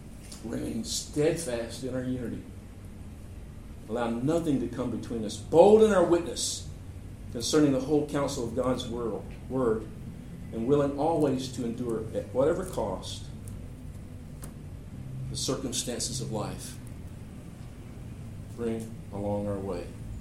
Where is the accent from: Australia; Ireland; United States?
United States; Alabama; Now, from my perspective, I'm from South Alabama.